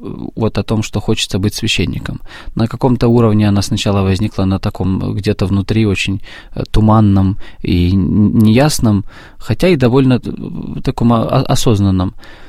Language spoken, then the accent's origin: Russian; Vorkuta, Komi Republic, Russia; now in Moscow, Russia; С Воркуты.